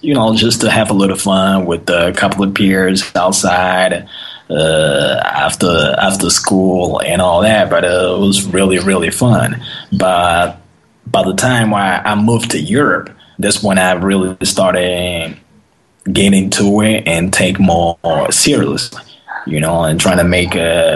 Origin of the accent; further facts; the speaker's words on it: Angola; English is a second language; moved away as an adult; also born or lived in Las Vegas; I went to art school back, because I'm original from Angola. So what happened was, I was in the art school. When I finished, when I graduated, we thought about where my family thought about sending me to the States. So I went to Las Vegas.